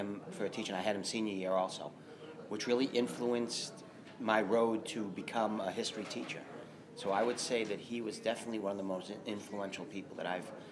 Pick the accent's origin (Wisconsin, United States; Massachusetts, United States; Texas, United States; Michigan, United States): Massachusetts, United States; Lowell; I was born and raised in Lowell. I still live in Lowell. So I've been there been here my whole life.